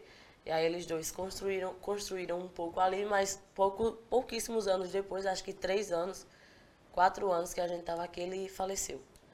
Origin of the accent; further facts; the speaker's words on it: Paulo Afonso, Bahia, Brazil; born there; also born or lived in Sergipe; now in Santa Cruz do Capibaribe, Brazil; Então, eu nasci em Paulo Afonso, Bahia. A gente morava em Sergipe, tinha comércio lá. E aí, de Sergipe, a gente veio para Santa Cruz no ano da inauguração do Moda Center. 2007, se eu não me engano, 2006, nessa faixa.